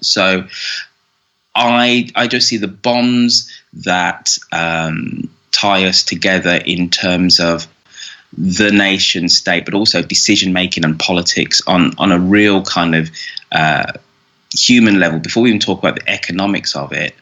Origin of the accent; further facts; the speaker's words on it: Birmingham, West Midlands, United Kingdom; my hometown of Birmingham